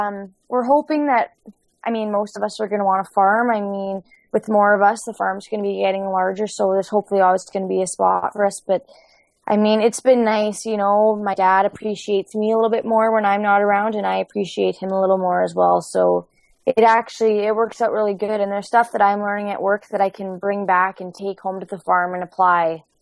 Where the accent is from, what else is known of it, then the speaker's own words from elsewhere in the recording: Manitoba, Canada; We're actually a little bit, northwest from Winnipeg. We're about half an hour west.